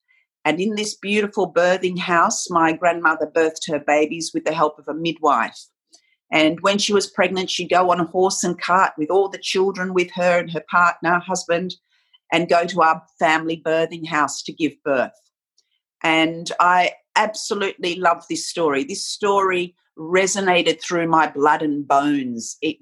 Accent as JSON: {"language": "English", "country": "Australia", "tie": "born or raised there", "said": "I grew up in Australia that was very void of multiculturalism as such. So I was very aware of my culture, my Middle Eastern Palestinian side"}